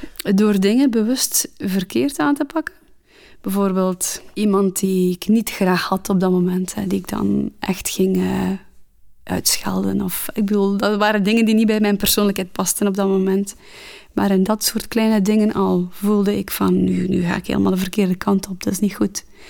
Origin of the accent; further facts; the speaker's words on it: Geluwe, West Flanders, Belgium; now in Ghent, Belgium; 34 jaar. Ik ben getrouwd. Ik ben afkomstig van Geluwe, dat is een klein dorpje bij Wervik. Maar ik heb in Gent gestudeerd. Ik ben er blijven plakken.